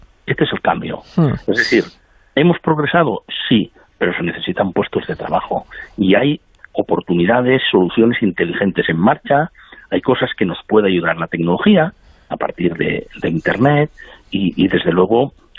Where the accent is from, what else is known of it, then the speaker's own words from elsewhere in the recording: Campo, Aragon, Spain; born there; mi pueblo, Campo Reig, en la provincia de Huesca, la casa que yo nací la han convertido en una casa rural y cuando voy a mi pueblo duermo en la habitación.